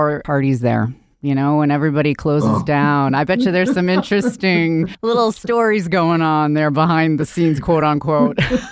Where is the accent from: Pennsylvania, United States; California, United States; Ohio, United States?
Pennsylvania, United States; Philadelphia; I'm taken more seriously because I'm from Philly.